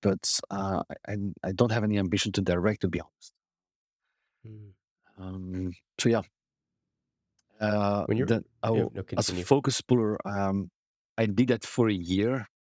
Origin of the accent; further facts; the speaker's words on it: Belgium; I'm from Belgium. I'm a black belt Shotokan karate like Jean-Claude Van Damme.